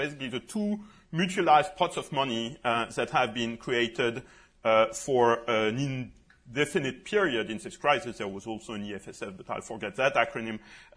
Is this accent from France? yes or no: yes; France; remark as a Frenchman that was mentioned. By the way, I echo Fiona's reference to the tragedy in my home country today.